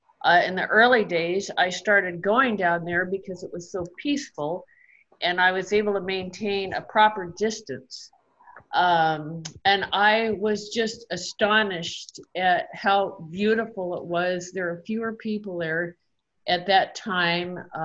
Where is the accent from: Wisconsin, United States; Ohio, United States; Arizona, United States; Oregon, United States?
Oregon, United States; Portland; I was born and raised here in Portland.